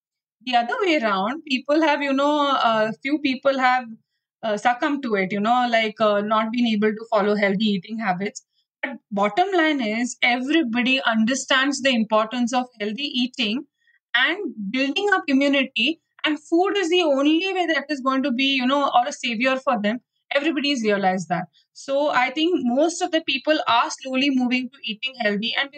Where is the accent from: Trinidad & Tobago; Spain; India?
India; Pune, Maharashtra; also born or lived in Mumbai; So I have been born and brought up in Pune. And I have studied in St. Joseph's High School and then moved on to doing my home science in SNDT. And then I moved to Bombay and I did my post-graduation there.